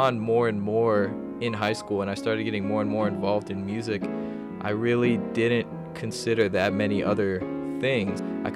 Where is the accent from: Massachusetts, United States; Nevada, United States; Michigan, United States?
Nevada, United States; Las Vegas; I'm originally from Las Vegas, Nevada, and I'm a jazz studies major.